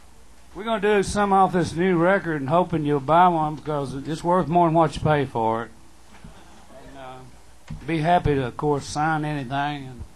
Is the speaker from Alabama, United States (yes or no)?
no; Texas, United States; we're all from Texas, and it feels like home.